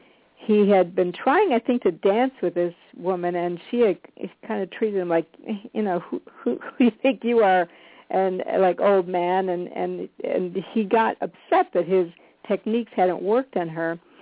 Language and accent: English; Michigan, United States; I'm from Michigan, so I know how, and I'm not there now for that same reason.